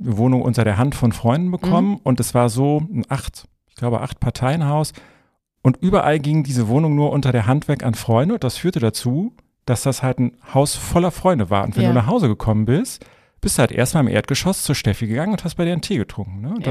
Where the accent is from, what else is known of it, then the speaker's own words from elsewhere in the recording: Eifel, Germany; Und ich bin aber aufgewachsen in der Eifel, ne?